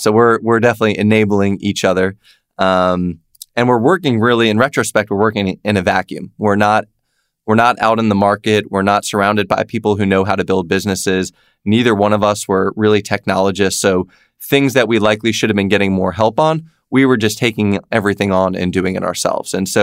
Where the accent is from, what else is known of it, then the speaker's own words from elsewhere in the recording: New York, United States; also born or lived in Georgia; So I was born in New York, but I'm from Atlanta. So what I mean by that is grew up in New York till I was 8, parents divorced, moved down to Atlanta with my dad and 2 brothers, been here ever since